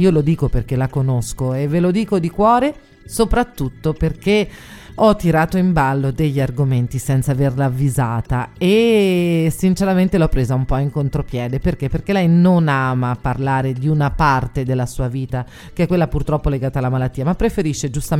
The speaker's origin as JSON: {"language": "Italian", "town": "Arezzo", "region": "Tuscany", "country": "Italy", "said": "io sono di Arezzo e alcune parole ogni tanto in dialetto vanno dette"}